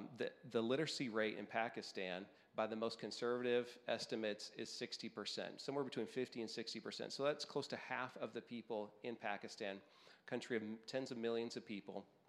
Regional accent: San Diego, California, United States; I'm from San Diego. My parents met in high school here in San Diego.

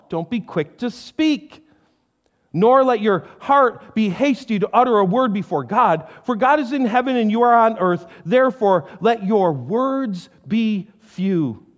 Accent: New York, United States; My home state, New York, is known for people who talk fast.

